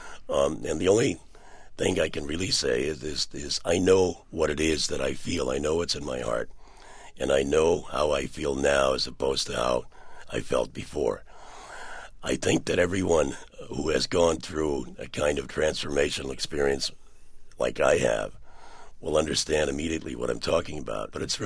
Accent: Cleveland, Ohio, United States; We came to the United States, my mom, my dad, and I, when I was six. And I grew up on Cleveland's near west side. We were very poor. We were an immigrant family.

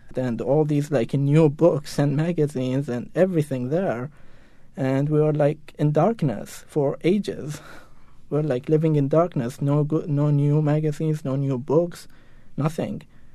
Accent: Iraq; moved away; Second, because I was from Iraq.

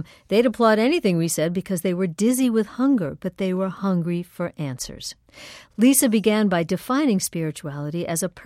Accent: Long Island, New York, United States; I'm from Long Island, but I was walking through this cornfield

